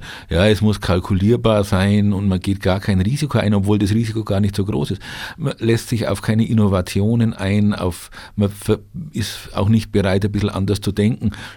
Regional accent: Bavaria, Germany; Ich komme ja aus der Nähe, ursprünglich von Rothenburg ob der Tauber

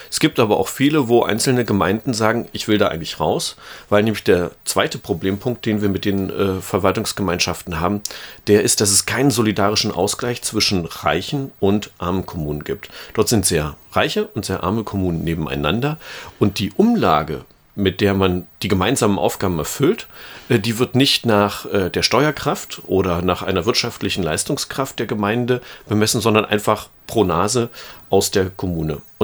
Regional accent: Brandenburg, Germany; ich bin in der Nähe von Berlin aufgewachsen

